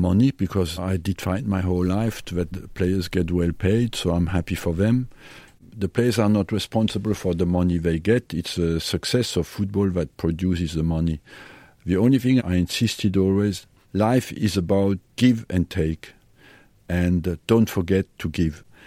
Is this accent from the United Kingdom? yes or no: no; Grand Est, France; I come from Alsace, you know, with German influence.